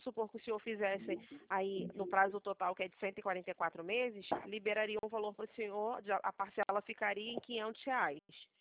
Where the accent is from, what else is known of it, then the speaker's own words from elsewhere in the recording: Rio de Janeiro, Brazil; also born or lived in Bahia; Na verdade, eu sou baiana, né? Moro no Rio